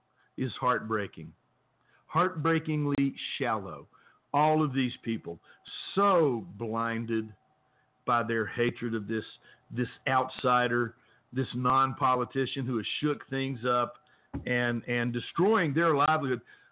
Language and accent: English; Beckley, West Virginia, United States; I remember being uptown in the streets of Beckley, West Virginia, my hometown, watching armored personnel carriers and M60 Patton tanks and Jeeps with the 50 caliber put in the back of it, going through town.